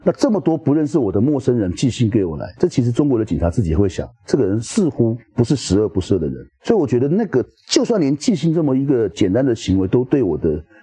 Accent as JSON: {"language": "Chinese", "country": "Taiwan", "said": "当因为我是台湾人"}